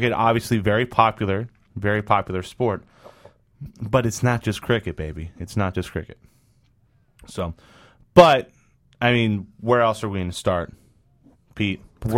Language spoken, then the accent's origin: English; Ireland; Us being Irish, it is a huge day.